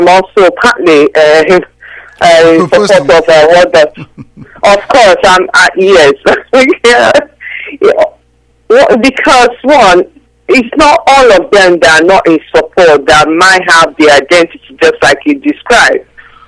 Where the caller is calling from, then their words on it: London, United Kingdom; I'm calling from London.